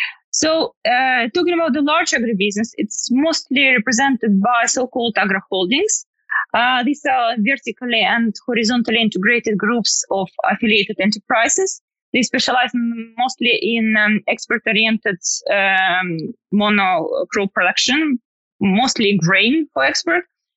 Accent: Ukraine; I was born in Ukraine and I spent my childhood there.

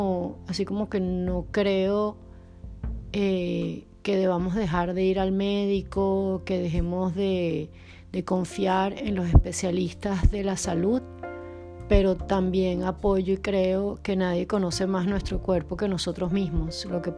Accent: Caracas, Capital District, Venezuela; now in Porto, Portugal; grabo este podcast desde Oporto, en Portugal, pero soy de Caracas.

